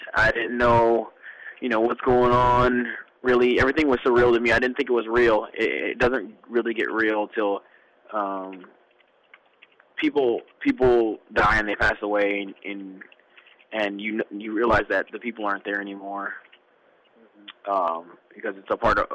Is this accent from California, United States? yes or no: yes; Oceanside, California, United States; And this is all in California, and I grew up in Oceanside, California. So all this training I'm taking close to where I grew up at.